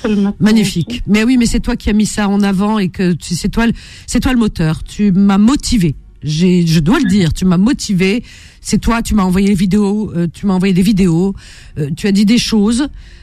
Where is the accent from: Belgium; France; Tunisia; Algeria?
Algeria; tous on a de la famille en Algérie en tant qu'Algérien